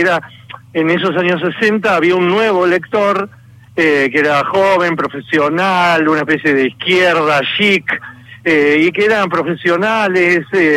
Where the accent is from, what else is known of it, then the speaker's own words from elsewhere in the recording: Buenos Aires, Argentina; el único que está desigualado soy yo, que vengo de Buenos Aires